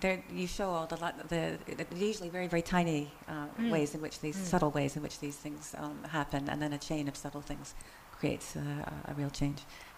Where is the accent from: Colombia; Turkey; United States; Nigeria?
Turkey; I think about growing up in Turkey, I think what changed me was having lots of Turkish friends.